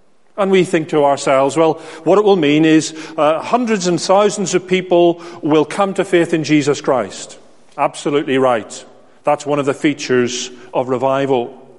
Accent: Northern Ireland, United Kingdom; The church in which I grew up in Northern Ireland

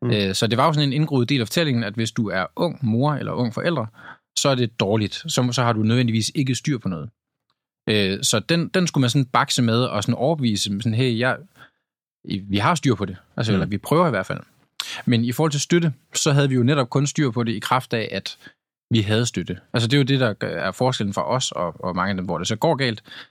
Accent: Tylstrup, North Denmark Region, Denmark; når jeg var hjemme i Tylstrup, hvor jeg kom fra, en lille bitte landsby

